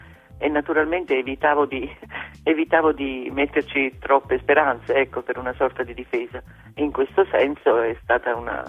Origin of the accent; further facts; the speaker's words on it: Naples, Campania, Italy; Sì, io sono napoletana e sono profondamente, diciamo, napoletana nell'amore per il teatro, per la poesia e la musica.